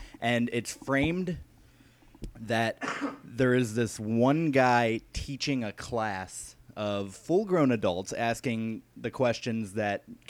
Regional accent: Chicago, Illinois, United States; now in Austin, United States; I am from Chicago before I was in Austin

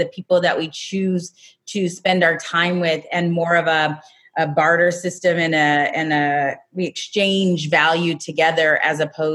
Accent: Raytown, Missouri, United States; I come from Raytown, Missouri. I come from an Italian family.

